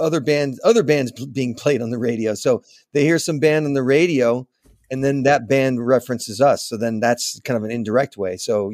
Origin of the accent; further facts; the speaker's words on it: Manhattan Beach, California, United States; I was born in Los Angeles.